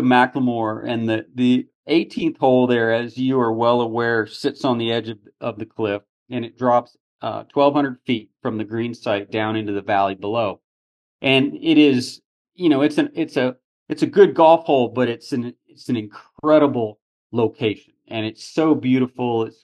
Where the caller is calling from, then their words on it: Texas, United States; I'm saying hello from Texas, all the way in West Texas.